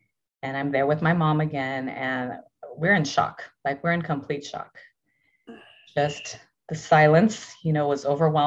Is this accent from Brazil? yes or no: yes; Brazil; Texting my family, who's from Brazil. I'm originally from Brazil.